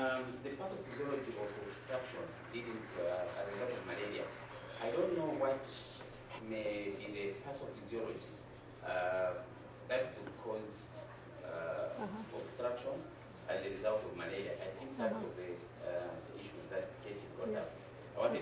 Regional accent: Zambia; I'm from Zambia.

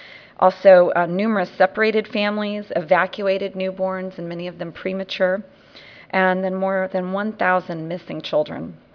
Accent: Key West, Florida, United States; I'm from Key West, Florida, and I'm representing the Florida team

